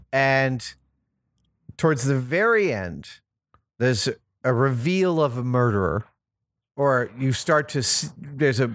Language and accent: English; San Francisco, California, United States; I figure they know that because I'm from San Francisco.